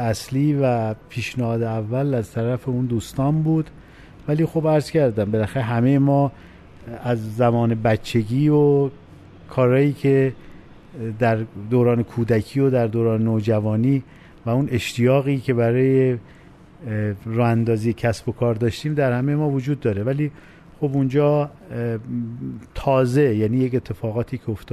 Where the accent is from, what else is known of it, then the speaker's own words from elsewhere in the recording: Khorramabad, Lorestan, Iran; من تا 50 سال پیش دقیقا در لرستان به دنیا اومدم، در یک خانواده پر جمعیت با 5 خواهر و 2 برادر دیگه.